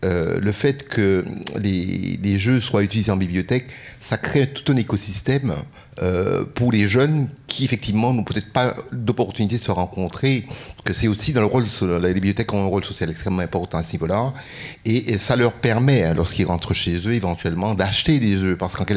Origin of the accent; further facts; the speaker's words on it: Martinique, France; Je viens de Martinique, hein, donc très heureux de me retrouver aujourd'hui avec vous.